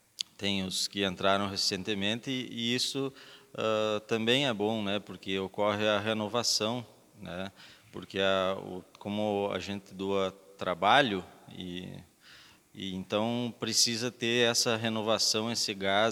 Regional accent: Itapera, Rio Grande do Sul, Brazil; now in Espumoso, Brazil; Eu venho da cidade de Itapera, não nasci aqui em Espumoso

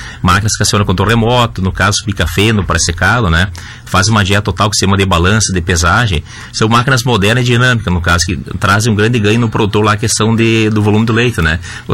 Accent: Espumoso, Rio Grande do Sul, Brazil; Nós somos aqui de Espumoso, a gente tem orgulho de ser aqui da região, né?

